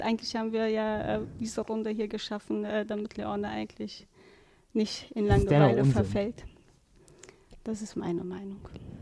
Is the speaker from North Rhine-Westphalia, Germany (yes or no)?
yes; Warburg, North Rhine-Westphalia, Germany; Also, bei uns in Warburg, ne, gab es einen Schlecker damals, als es noch Schlecker gab. Und meine Schwester und ich sind reingegangen.